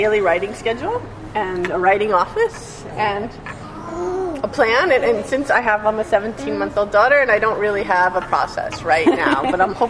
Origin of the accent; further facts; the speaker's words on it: Englewood, New Jersey, United States; also born or lived in San Francisco / New Orleans; I was brought up in Englewood, New Jersey. So not very far from here. But I haven't been in the New York area my whole life. I lived in San Francisco, and I lived in New Orleans, and then came home.